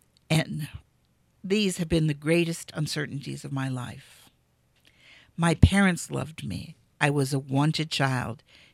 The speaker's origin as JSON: {"language": "English", "town": "Manhattan", "region": "New York", "country": "United States", "tie": "born or raised there", "also_born_or_lived": "Chicago, United States", "said": "I was born in Chicago, and I was brought up in Manhattan."}